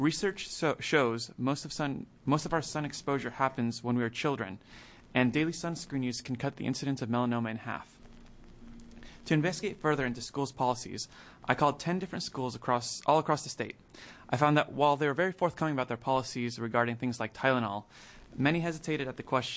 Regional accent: Gresham, Oregon, United States; I am from Senator Monis Anderson's district in Gresham, and a first-year medical student at OHSU

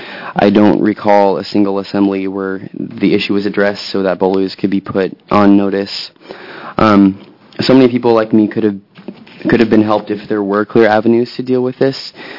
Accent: Gresham, Oregon, United States; I grew up in Oregon and attended San Barlow High School in the Gresham area.

